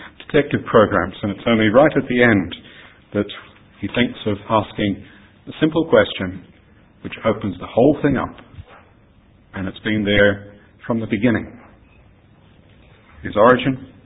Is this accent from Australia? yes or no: yes; Australia; accent: Australian; I get asked occasionally where my accent comes from. And if I say Australia, then you'll say, oh, that doesn't quite sound like that. And then I say, well, I've been here and I've been there, and it's all mixed in together.